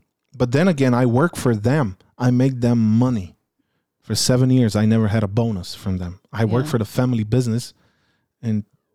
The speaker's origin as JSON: {"language": "English", "town": "Sofia", "region": "Sofia City", "country": "Bulgaria", "lives_now": "Chicago, United States", "said": "European style, baby. I am from Sofia. I'm from Europe."}